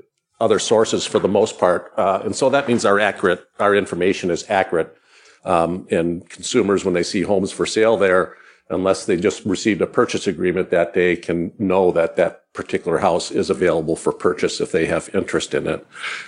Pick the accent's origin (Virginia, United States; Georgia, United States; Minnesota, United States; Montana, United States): Minnesota, United States; accent: Minnesota; they're lost in the wash of your Southern accent against my Minnesota accent.